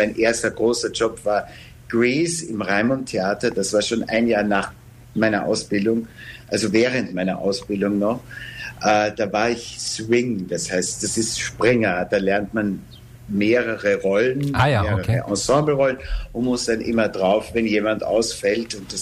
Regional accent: Lower Austria, Austria; born there; moved away as an adult; also born or lived in Vienna; Ja, ich bin so 45 Kilometer nordöstlich von Wien geboren.

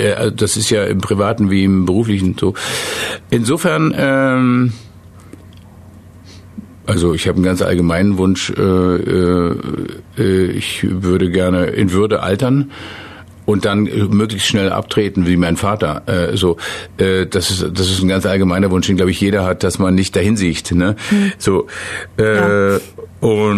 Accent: Baden-Württemberg, Germany; Ich bin ja im Kreis Nürtingen als Kind aufgewachsen.

